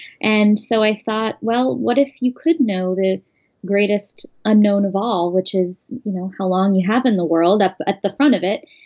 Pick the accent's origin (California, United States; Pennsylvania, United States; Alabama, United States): California, United States; San Francisco; I grew up in San Francisco, and I also grew up with gay parents.